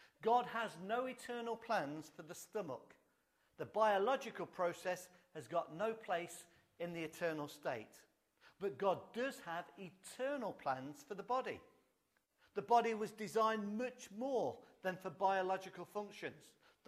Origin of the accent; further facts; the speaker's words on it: Coventry, West Midlands, United Kingdom; And I took the kids one day round at Coventry City Centre, my hometown where I grew up